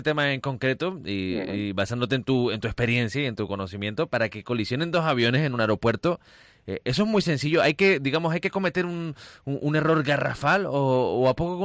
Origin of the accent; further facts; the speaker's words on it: Canary Islands, Spain; sobre todo para los que vivimos en una isla como esencial somos todos los canarios